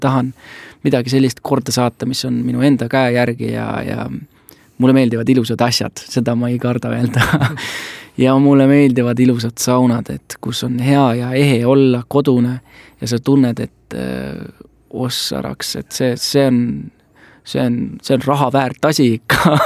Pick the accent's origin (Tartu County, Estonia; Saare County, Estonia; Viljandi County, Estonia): Saare County, Estonia; Mul on hea meel selle üle, et ma saan endale öelda seda, et ma olen saarlane. Et ma olen Saaremaal pärit